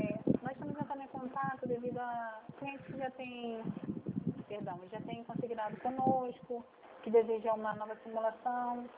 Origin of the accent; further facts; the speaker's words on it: Rio de Janeiro, Brazil; eu sou do Rio também